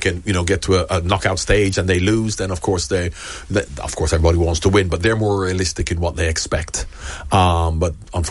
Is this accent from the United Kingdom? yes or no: yes; England, United Kingdom; Because we're English and we're the best.